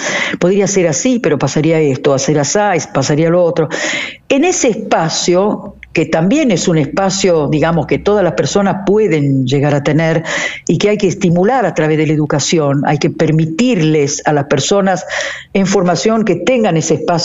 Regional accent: Italy; Spanish is a second language; yo que soy italiana claramente soy enfática

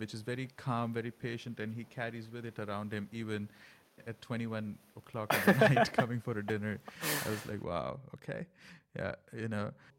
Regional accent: India; now in Berlin, Delaware, United States; I grew up in India, and I didn't know about any of this. And then I moved to Europe, and it still didn't cover. Then I moved to Berlin

